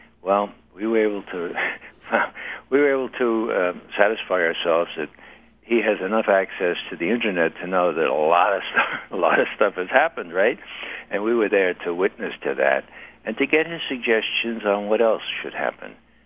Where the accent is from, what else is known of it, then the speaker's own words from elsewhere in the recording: New York, United States; I grew up in New York, so I know what they're like.